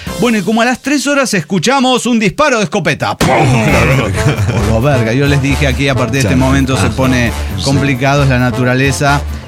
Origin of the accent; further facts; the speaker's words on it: Mexico; born there; Me cuesta desde que nací en México.